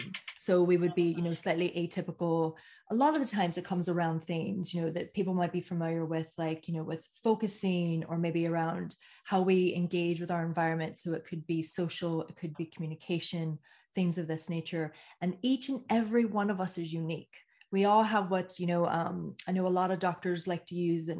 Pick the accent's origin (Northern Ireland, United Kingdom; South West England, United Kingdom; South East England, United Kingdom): Northern Ireland, United Kingdom; from Northern Ireland